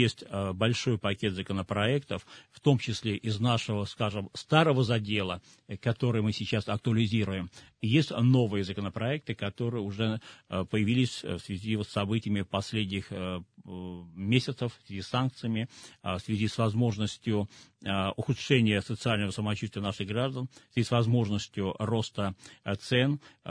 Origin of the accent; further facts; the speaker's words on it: Saint Petersburg, Russia; опять это массовое в моем родном городе Петербурге